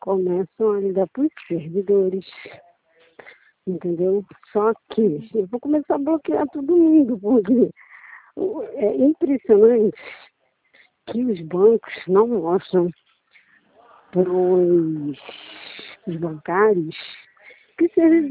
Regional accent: Rio de Janeiro, Brazil; sou aqui do Rio de Janeiro.

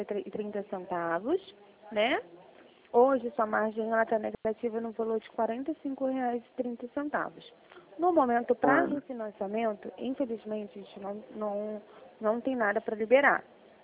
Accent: Campo Grande, Brazil; Eu sou de Campo Grande.

